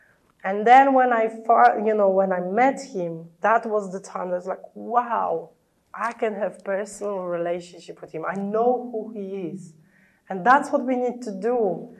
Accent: Poland; English is a second language; I was from the Catholic family, and we have really a huge move now in Poland among Catholics, you know, charismatic Catholics. But when I was growing up, nobody explained me that it's about personal relationship with Jesus.

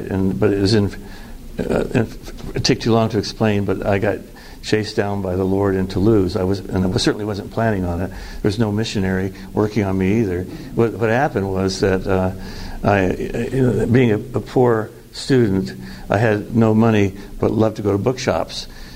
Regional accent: California, United States; So that's part of my background. I grew up in Southern California.

